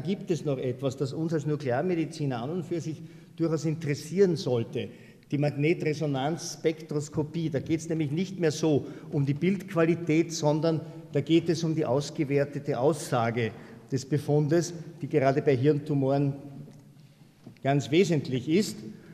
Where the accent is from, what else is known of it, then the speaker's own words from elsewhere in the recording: Austria; Als Österreicher weiß man ja auch sehr gut um die Wichtigkeit der eigenen Existenz im Vergleich zum größeren Bruder im Norden.